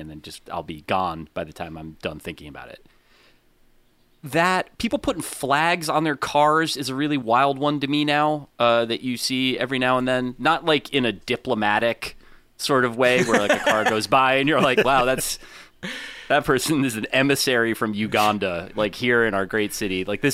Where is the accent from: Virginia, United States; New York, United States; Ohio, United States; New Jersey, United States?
New Jersey, United States; I remember growing up in New Jersey, seeing signs put up on the side of the highway